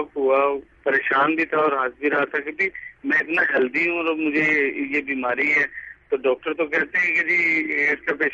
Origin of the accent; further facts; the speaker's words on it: Lahore, Punjab, Pakistan; میں لاہور کا رہنے والا ہوں.